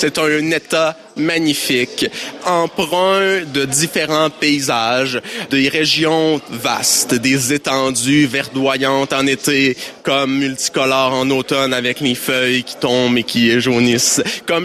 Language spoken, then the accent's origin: French; Quebec, Canada; Moi, je viens de la Mauricie, qui est magnifique aussi.